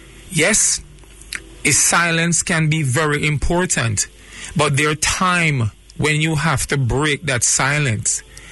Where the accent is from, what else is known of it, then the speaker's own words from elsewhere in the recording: Jamaica; the reason why I brought up the silence as a Jamaican